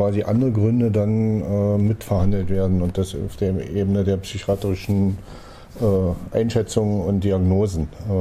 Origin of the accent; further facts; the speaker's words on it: East Germany, Germany; ich komme ja aus der DDR